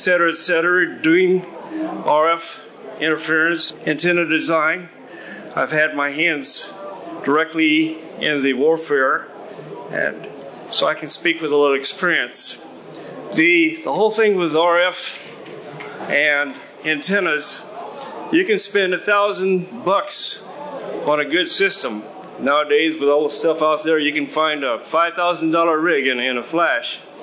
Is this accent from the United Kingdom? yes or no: no; California, United States; accent: Southern California; I'm originally from California, and that's why this crazy accent, right? Southern Cal.